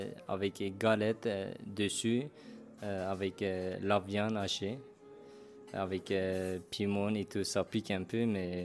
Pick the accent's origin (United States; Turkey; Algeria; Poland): Turkey; now in France; je viens de Turquie. Le mois prochain, ça va faire 2 ans, je suis en France.